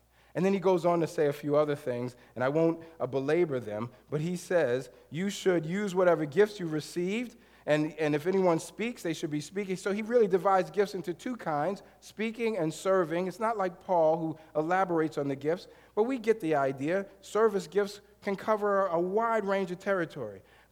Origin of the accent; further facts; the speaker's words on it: New York, United States; now I'm from New York, so I'm thinking, it's a scam.